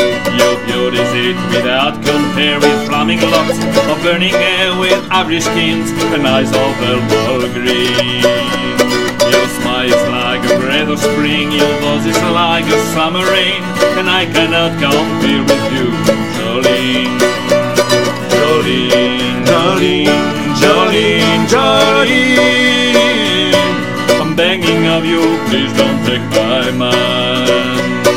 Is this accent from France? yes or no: yes; Toulouse, Occitanie, France; also born or lived in Lyon; Je suis né à Lyon, d'un père marseillais et d'une mère lyonnaise. Et ensuite, je suis venu à 5 ans à Toulouse, ce qui fait que, de cœur, je suis quand même toulousain. Toulousain et montalbanais, voilà. Ce qui explique l'accent.